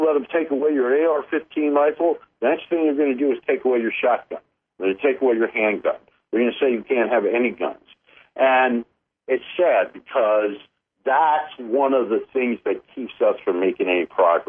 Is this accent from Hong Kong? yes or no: no; United States; I think there used to be a thing when we were young called being American, where we all pulled together.